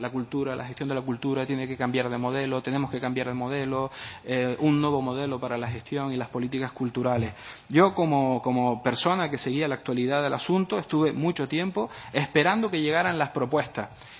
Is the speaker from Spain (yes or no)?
yes; Canary Islands, Spain; qué es lo que somos los canarios, cómo somos los canarios